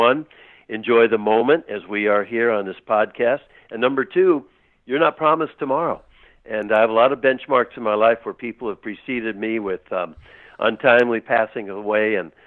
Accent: San Francisco, California, United States; the one team and the only team that I really root for is a team that I saw when I was 8 years old growing up in San Francisco.

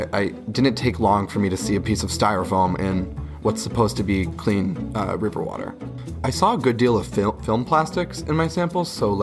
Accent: Berwick, Pennsylvania, United States; My hometown of Berwick, I think, is like a lot of other places in central PA in that agriculture is important

